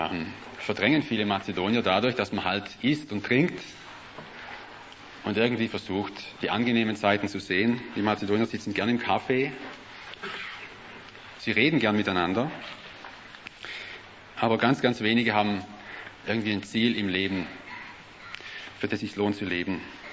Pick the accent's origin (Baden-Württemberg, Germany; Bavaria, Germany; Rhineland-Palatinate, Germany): Baden-Württemberg, Germany; Ingelfingen; now in Bitola, North Macedonia; ich bin dann letztes Jahr im Juni umgezogen. Ich komme aus Ingelfingen in Deutschland, von einer relativ kleinen Gemeinde